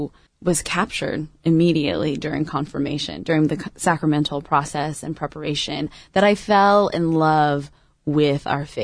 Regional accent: Anaheim, California, United States; Here in Orange County, actually, about 3 miles away in Anaheim.

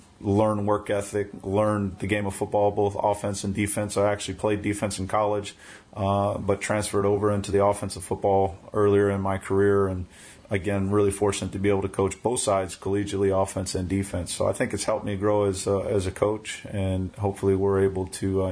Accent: Texas, United States; Well, I grew up in Texas, so it's at a young age.

